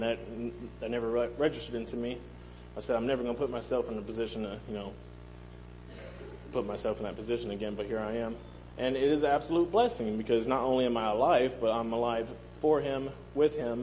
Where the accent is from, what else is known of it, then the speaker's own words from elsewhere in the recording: Winchester, Tennessee, United States; also born or lived in Dyersburg; 23 years old, from Winchester, Tennessee, but I was born in Dyersburg, Tennessee, if anybody knows where that is.